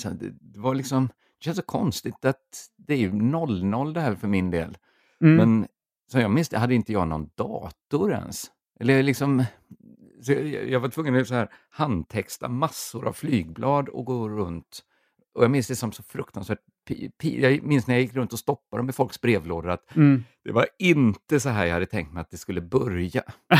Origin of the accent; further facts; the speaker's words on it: Borås, Västra Götaland County, Sweden; now in Lund, Sweden; Men jag var med om när jag flyttade hemifrån, så flyttade jag från Borås då till Lund